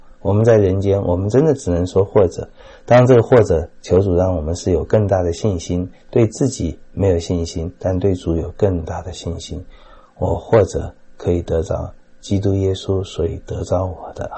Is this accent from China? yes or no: yes; China; 我们中国人